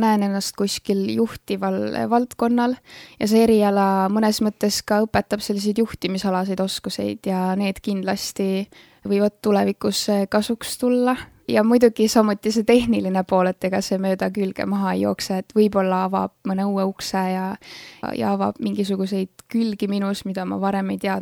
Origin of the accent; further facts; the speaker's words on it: Rakvere, Lääne-Viru County, Estonia; now in Tallinn, Estonia; Tallinn oli selles mõttes hüppeliselt hoopis teissugune võrreldes selle Rakvere ja väikse külakohaga, kus ma tegelikult pärit olen.